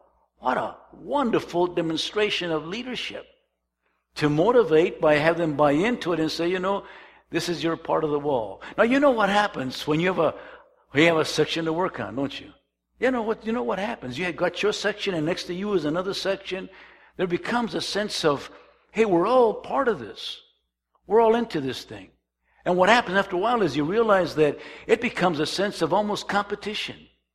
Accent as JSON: {"language": "English", "town": "Calexico", "region": "California", "country": "United States", "tie": "born or raised there", "said": "I was raised in Imperial Valley in Calexico."}